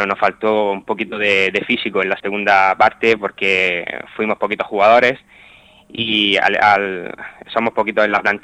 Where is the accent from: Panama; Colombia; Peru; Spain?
Spain; Almería, Andalusia; Pues mayoritariamente somos gente de Almería.